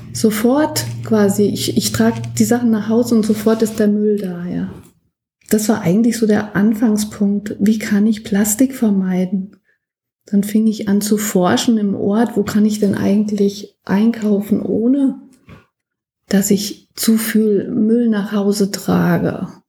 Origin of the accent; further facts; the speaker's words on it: Germany; in meiner Kindheit, ich bin in der Rhön aufgewachsen